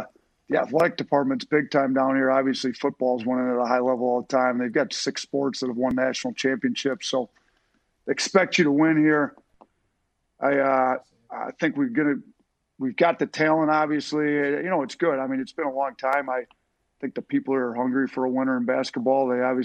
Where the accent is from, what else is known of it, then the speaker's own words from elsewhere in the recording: Wisconsin, United States; I grew up in Wisconsin.